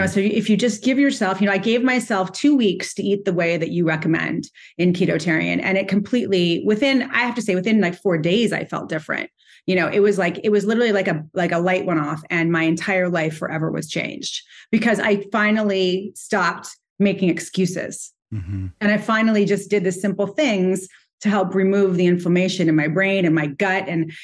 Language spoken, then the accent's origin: English; California, United States; now in New York City, United States; I am a jewelry designer. I live in New York City. I grew up in California.